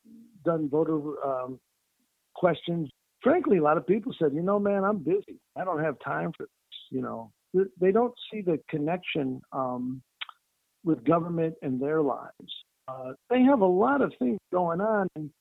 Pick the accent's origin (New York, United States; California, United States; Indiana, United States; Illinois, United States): Illinois, United States; Chicago; You know, I'm from Chicago.